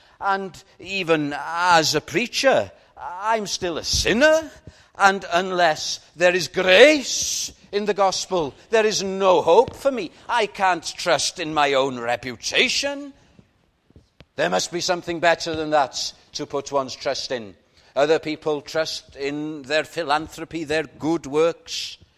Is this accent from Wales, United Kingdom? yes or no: yes; Wales, United Kingdom; when I was growing up in North Wales and going to chapel, there were only a handful of us.